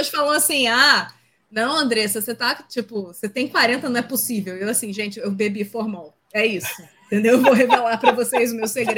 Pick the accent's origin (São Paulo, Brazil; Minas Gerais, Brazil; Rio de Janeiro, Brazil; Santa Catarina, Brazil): Rio de Janeiro, Brazil; É bom que a gente é carioca, a gente fala palavrão.